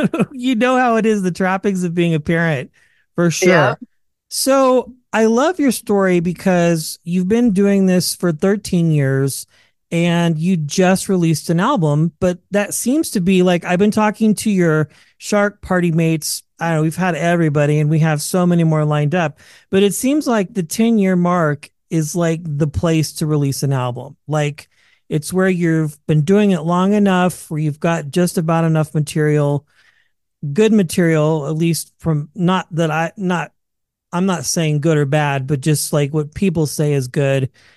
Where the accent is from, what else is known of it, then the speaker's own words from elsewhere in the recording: Wichita, Kansas, United States; Today we are chatting with Bay Area comedian, transplant from the Midwest. I'm from Kansas, Wichita.